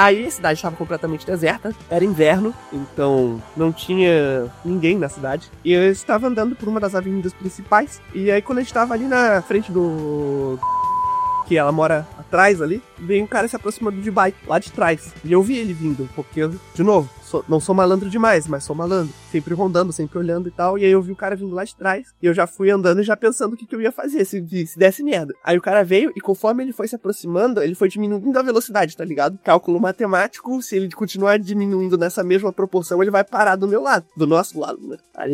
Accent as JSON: {"language": "Portuguese", "region": "Rio de Janeiro", "country": "Brazil", "lives_now": "Santa Catarina, Brazil", "said": "Mas como eu também sou carioca, né? Sou criado por carioca, sou malandro, né?"}